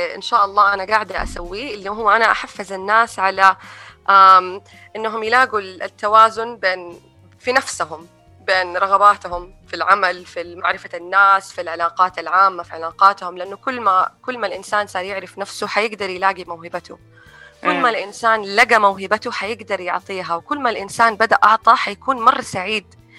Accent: Saudi Arabia; also born or lived in abroad; بحكم أني أنا كنت عايشة برا السنين هذه كلها. وجدت أنه تجربتي في طفولتي هنا في السعودية هي حجر الأساس حقي، فمهما أنا عشت برا فأنا حأرجع وأكون

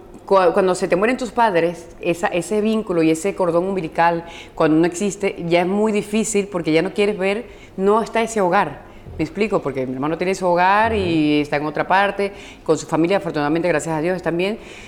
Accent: Valencia, Carabobo, Venezuela; moved away; yo realmente salí de Venezuela hace muchísimos años y me fui yo soy de Valencia, uh-huh. Bella, mi tierra Valencia, ahí luchadores. De Valencia me fui a Caracas y de Caracas me fui a Miami a trabajar.

